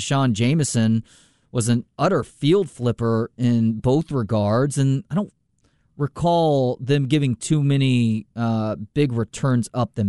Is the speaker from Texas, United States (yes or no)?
yes; Tyler, Texas, United States; Part of that was the fact that the song is called … which is my hometown.